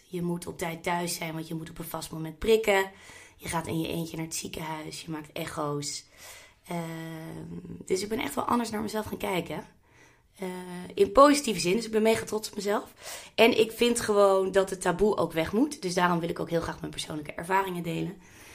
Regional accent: The Hague, South Holland, Netherlands; Ik kom bijvoorbeeld uit Den Haag.

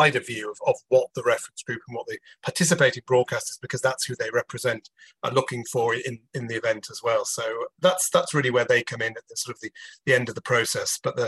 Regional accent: United Kingdom; As you might have noticed, I'm British, so I'm quite excited that it's returning to Britain.

